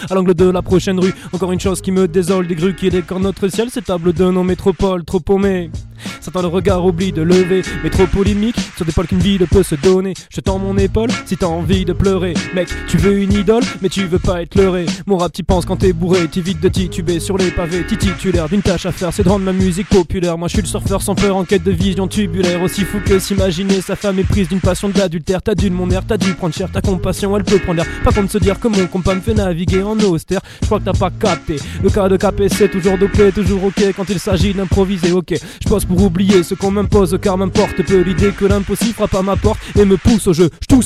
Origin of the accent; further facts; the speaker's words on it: Villeneuve-d'Ornon, Nouvelle-Aquitaine, France; on vient de Villeneuve-d'Ornon, à côté de Bordeaux.